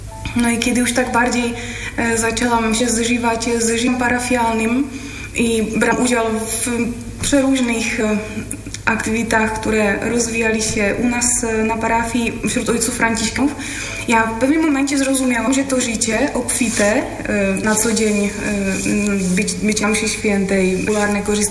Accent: Czechia; Polish is a second language; Ja już tutaj wspomniałam, że pochodzę z Czech.

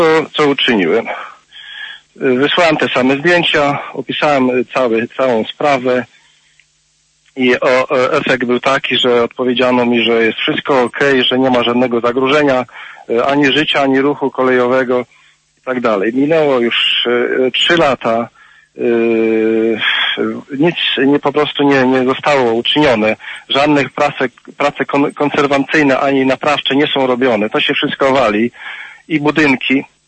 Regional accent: Subcarpathian Voivodeship, Poland; z Podkarpacia. Ja właśnie jadę z Niemiec.

